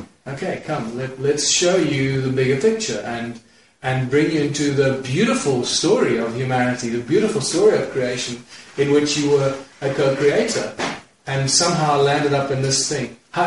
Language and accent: English; New York, United States; born there; I was born in New York.